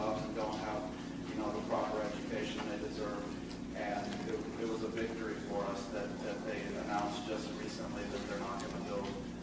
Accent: Seattle, Washington, United States; Yeah, you mentioned the prison in Seattle, and I'm from Seattle, so I thought I'd mention about that.

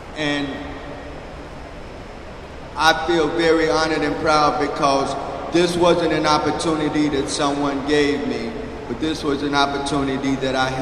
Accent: Tennessee, United States; I'm from Tennessee. I'm just so nervous.

